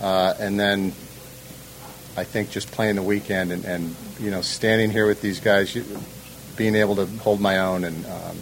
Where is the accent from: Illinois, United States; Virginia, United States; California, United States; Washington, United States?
California, United States; Los Angeles; it's basically in my hometown, Riviera and Bel Air, so I don't play there a lot